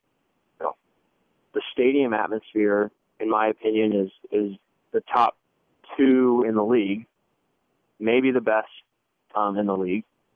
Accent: Kansas City, Missouri, United States; because I'm from Kansas City and that I'm comfortable and that it's my hometown and a lot of my family's here.

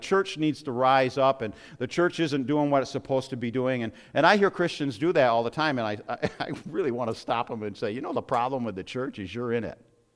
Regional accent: United States; I'm an American. I like things that I shouldn't eat.

